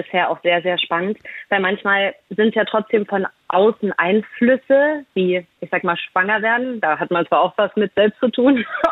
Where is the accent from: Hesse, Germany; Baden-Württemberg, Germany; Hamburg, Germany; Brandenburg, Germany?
Brandenburg, Germany; Potsdam; also born or lived in Berlin, Germany / Australia; Ich komme ursprünglich aus Potsdam, deswegen ist Radio Fritz immer mein Ohr nach Hause, um zu wissen, was so passiert in der Heimat.